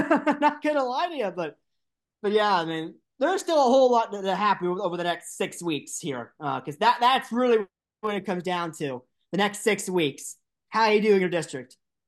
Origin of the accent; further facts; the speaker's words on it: Indiana, United States; I mean, I know where I grew up in Indiana, we didn't have that.